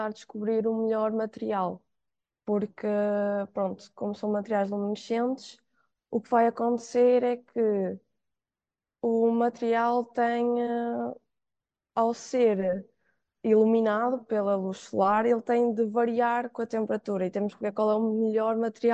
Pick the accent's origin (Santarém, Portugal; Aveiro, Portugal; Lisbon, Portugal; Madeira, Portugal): Aveiro, Portugal; sou aqui do Oliveira das Mães, sou aqui da Aveiro